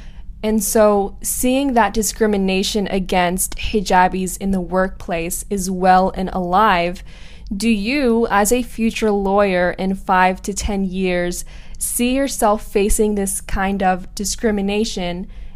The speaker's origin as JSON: {"language": "English", "country": "Iran", "said": "I'm a hijabi or my image or the way that I look or that I'm from Iran"}